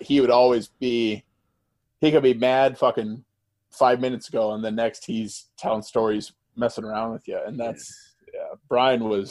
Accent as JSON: {"language": "English", "region": "Iowa", "country": "United States", "tie": "born or raised there", "said": "I grew up in Iowa. I wanted to go to Iowa."}